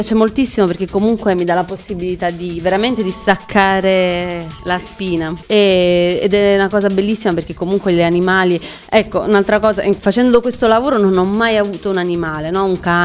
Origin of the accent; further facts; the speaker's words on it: Apulia, Italy; Però io purtroppo, essendo pugliese, ci sono